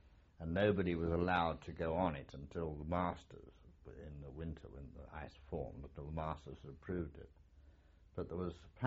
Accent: Watford, East of England, United Kingdom; I grew up in Watford, Castlebury Park Avenue

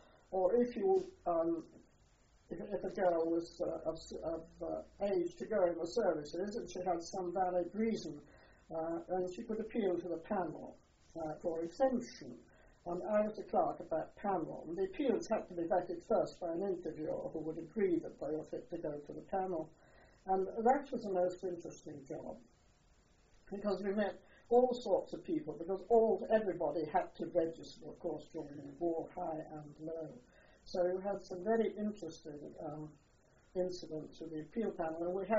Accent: Liverpool, North West England, United Kingdom; Well, I was brought up in Liverpool, although I didn't live in Liverpool for very long.

